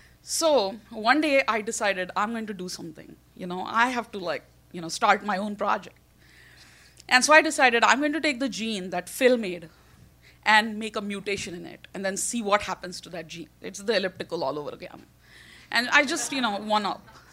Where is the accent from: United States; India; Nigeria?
India; So, if you haven't noticed, I'm Indian. That's part of the explanation. But also, you know, being an Indian, you have 1.5 billion people who are very willing to replace you